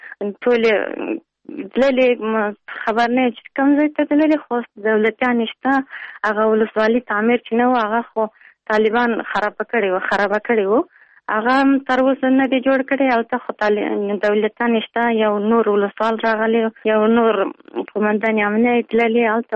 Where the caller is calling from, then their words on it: Pul-e Khumri, Baghlan, Afghanistan; د پلخمرې.